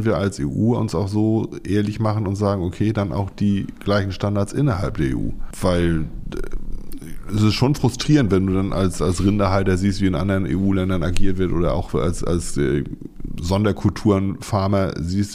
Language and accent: German; Schleswig-Holstein, Germany; wir sehen uns ja in erster Linie als Schleswig-Holsteiner